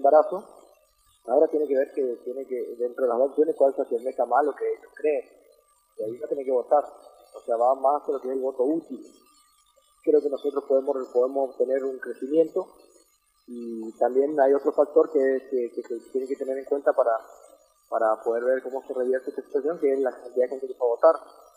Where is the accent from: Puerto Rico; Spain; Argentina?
Argentina